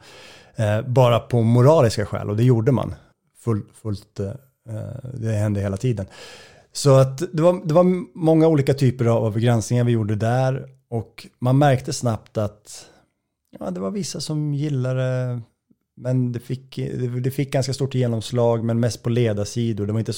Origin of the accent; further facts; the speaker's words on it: Gävle, Gävleborg County, Sweden; moved away as an adult; now in Stockholm, Sweden; Jag är uppväxt i Gävle, flyttade till Stockholm 2007 för att plugga journalistik.